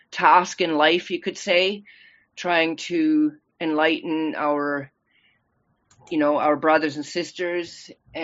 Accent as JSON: {"language": "English", "country": "Canada", "tie": "born or raised there", "said": "we're all Canadian. We grew up in Canada, but he reverse migrated. Our parents came over from Germany in the 50s, then had their family here in Canada."}